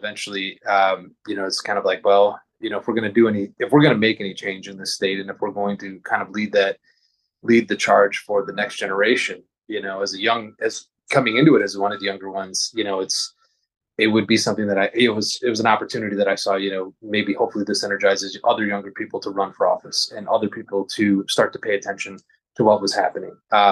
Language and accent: English; East Chicago, Indiana, United States; I grew up in East Chicago and, you know, from meager means, didn't really have a whole lot of, you know, my parents didn't have a lot of money.